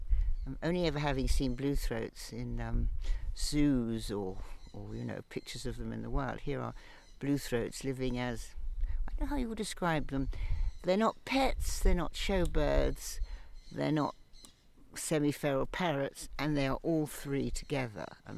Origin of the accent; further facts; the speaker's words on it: Colchester, East of England, United Kingdom; I come from Colchester, England, and I've been involved with parrots increasingly for the last 10 years.